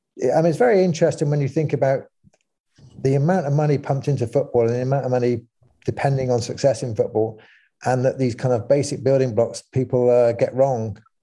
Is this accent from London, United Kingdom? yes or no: no; Bristol, South West England, United Kingdom; I grew up in Bristol